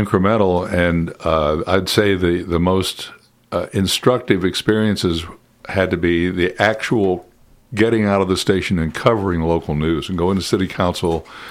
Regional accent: Kentucky, United States; And I grew up in Eastern Kentucky. And when I decided I wanted to try radio, somebody said, "You know, you need to try to do something about your accent."

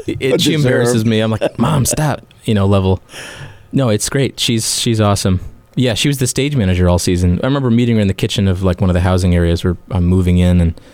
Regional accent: Vermont, United States; You know, I had some friends from New Hampshire, although I was from Vermont.

